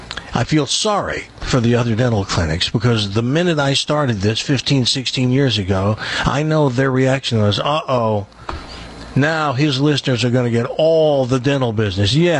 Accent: Tennessee, United States; born there; because I was born in Tennessee. I was born on a mountaintop in Tennessee.

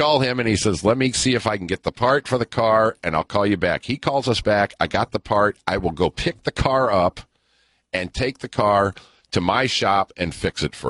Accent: St. Louis, Missouri, United States; We're here from St. Louis. We want to leave tomorrow.

